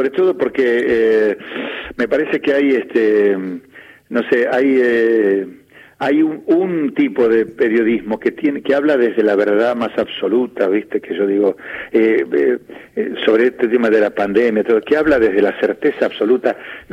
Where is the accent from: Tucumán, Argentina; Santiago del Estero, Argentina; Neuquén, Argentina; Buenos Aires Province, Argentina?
Buenos Aires Province, Argentina; Tandil; yo soy un pibe de Tandil